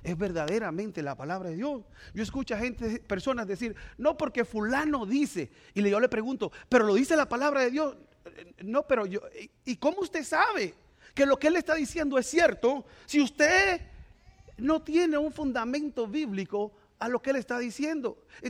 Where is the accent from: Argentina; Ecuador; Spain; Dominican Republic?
Dominican Republic; Mire, ¿cuántos dominicanos hay aquí? Yo soy dominicano.